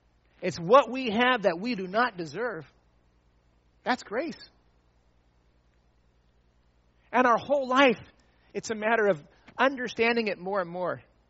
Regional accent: Indonesia; I grew up in Indonesia and went to Faith Academy.

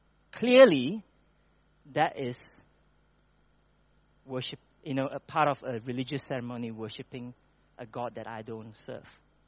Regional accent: Malaysia; when I grew up in Malaysia, my family is not religious at all, but we do all I would call us a cultural Taoist, Buddhist, whatever.

